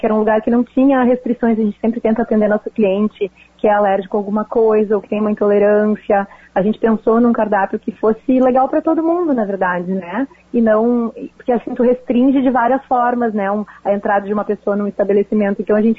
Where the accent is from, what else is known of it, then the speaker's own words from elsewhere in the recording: Novo Hamburgo, Rio Grande do Sul, Brazil; nós somos de Novo Hamburgo, então tem muito resíduo da indústria coreano calçadista